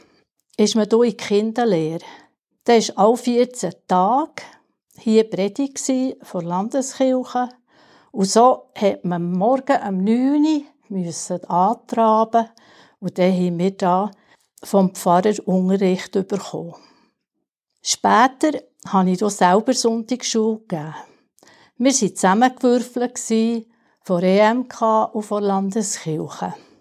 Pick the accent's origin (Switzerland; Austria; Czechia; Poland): Switzerland; Heiligenschwendi, Bern; Ich bin hier in Heiligen Schwendi aufgewachsen, sogar gerade hier am Strässli vor der Kapelle, zuvorderst vor.